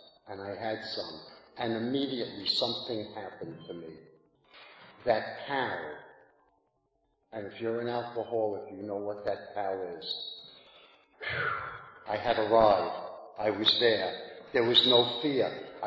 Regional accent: Brooklyn, New York, United States; Growing up in Brooklyn, I'm unscarred by education. In Brooklyn, we thought Moby Dick was a venereal disease.

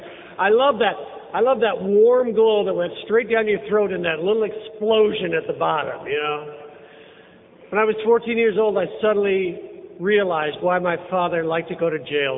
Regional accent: Vancouver, British Columbia, Canada; I'm from Vancouver, Canada. Nobody knows where that is. It's 250 miles north of Seattle. I'm a Canadian.

